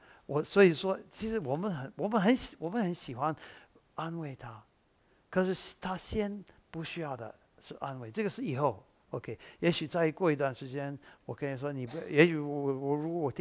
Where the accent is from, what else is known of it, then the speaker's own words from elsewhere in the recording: Taiwan; accent: Taiwanese Mandarin; 设身处地，这个我的台湾国语有一点。